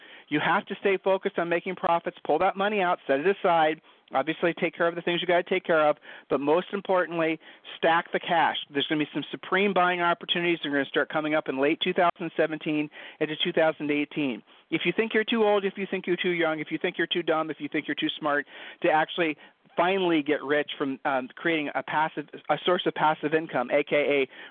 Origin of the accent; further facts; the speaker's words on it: Ohio, United States; We're from Ohio, so I shared the saying with you.